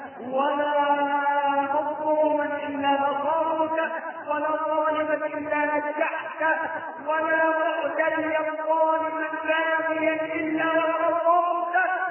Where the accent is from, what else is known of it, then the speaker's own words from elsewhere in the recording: Egypt; اللهم احفظ بلدنا مصر والعراق